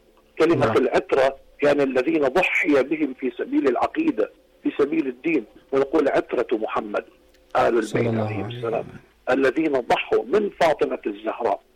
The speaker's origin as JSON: {"language": "Arabic", "country": "Lebanon", "said": "يعني عندنا في لبنان هناك ما يسمى بكتاب التربية الوطنية"}